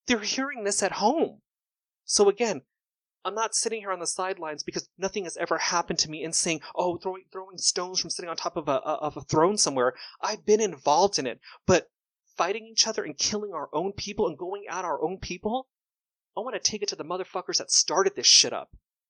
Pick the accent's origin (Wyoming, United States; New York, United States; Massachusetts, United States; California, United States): California, United States; Simi Valley; I grew up in Simi Valley.